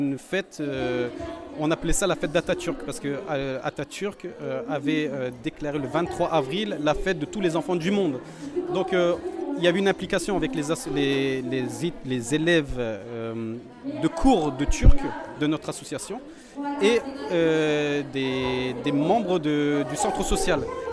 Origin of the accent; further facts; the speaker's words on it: Saint-Omer, Hauts-de-France, France; born there; je suis totalement français. Je suis né à Saint-Omer. Mes enfants sont à Saint-Omer. Moi, la Turquie, c'est un mois dans l'année.